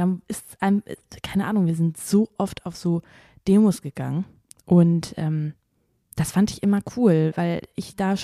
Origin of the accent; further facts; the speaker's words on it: Reisdorf, Schleswig-Holstein, Germany; Ich habe ja schon mal erzählt, ich komme aus Reisdorf, aus der Nähe von Kiel.